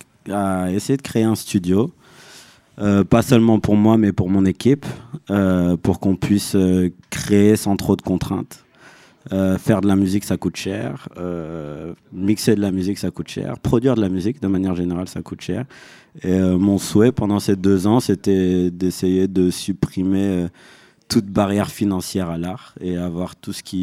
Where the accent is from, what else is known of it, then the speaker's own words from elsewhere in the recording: Bordeaux, Nouvelle-Aquitaine, France; Je viens de Bordeaux.